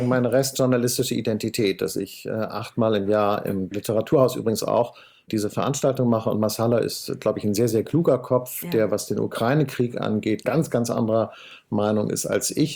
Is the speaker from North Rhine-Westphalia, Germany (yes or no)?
no; Hamburg, Germany; in Hamburg der Jenischpark, wo ich herkomme